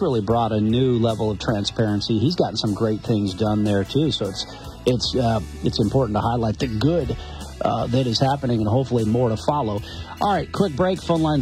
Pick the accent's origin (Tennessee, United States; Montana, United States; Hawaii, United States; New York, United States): Montana, United States; I'm not from North Dakota. So, we're going to say it how Montanans say it.